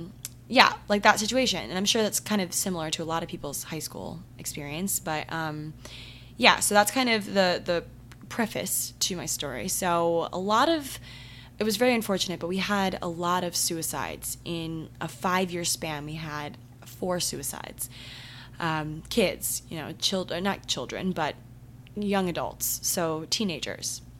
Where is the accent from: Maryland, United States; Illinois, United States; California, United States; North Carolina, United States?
Maryland, United States; so my town, my hometown in Maryland, was kind of known, honestly, for like the whole premise of this episode, for just being ridiculously productive